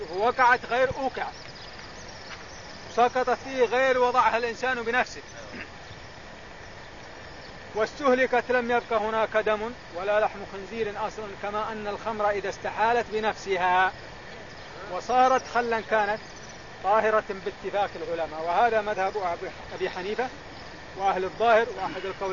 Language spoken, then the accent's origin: Arabic; Saudi Arabia; وعندنا في المملكة العربية السعودية موجود مجموعة منهم